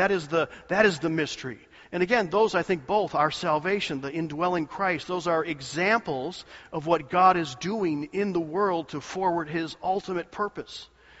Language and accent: English; Michigan, United States; I call it maize because I'm from Michigan, maize and blue.